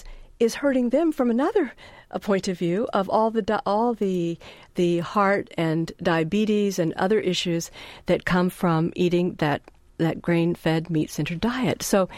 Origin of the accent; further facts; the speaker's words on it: Fort Worth, Texas, United States; I grew up in Fort Worth, Texas, cowtown, you know, and the idea of living without meat was unthinkable.